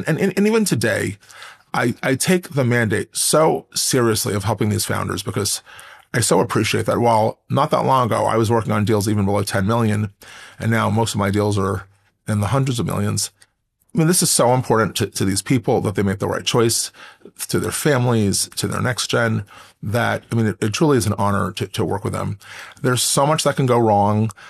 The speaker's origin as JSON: {"language": "English", "region": "New York", "country": "United States", "said": "And I actually thought that even though I'm from New York, I even felt we had kind of a Midwestern, no-nonsense, scrappy culture"}